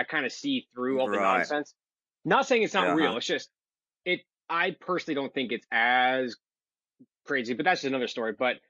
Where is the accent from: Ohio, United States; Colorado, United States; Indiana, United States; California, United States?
California, United States; Los Angeles; because here they did a nationwide lockdown, at least in LA, because I'm from Los Angeles.